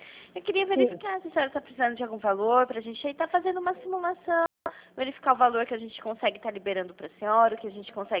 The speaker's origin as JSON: {"language": "Portuguese", "town": "Pirassununga", "region": "São Paulo", "country": "Brazil", "said": "Não, eu sou de Pirassununga, porém eu faço região."}